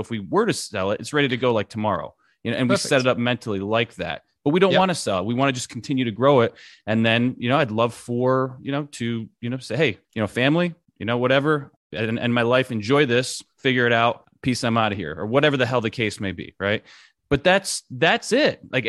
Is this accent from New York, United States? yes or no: yes; New York, United States; It's snowplow, because I'm from New York.